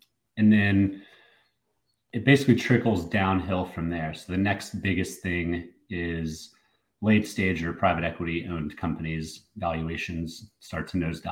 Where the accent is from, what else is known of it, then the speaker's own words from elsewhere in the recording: Atlanta, Georgia, United States; My hometown.